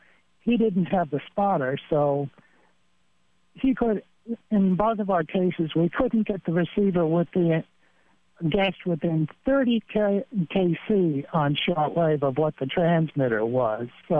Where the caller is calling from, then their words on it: New York, United States; I'm calling in from the bottom of New York State.